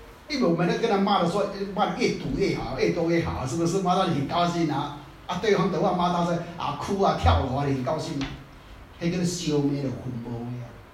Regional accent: Taiwan; 在台湾啊，我闽南人讲一句话

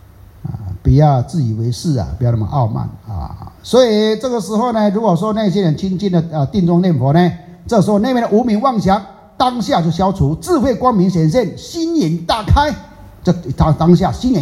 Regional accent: Fujian, China; 所以我们福建话有一句话叫做

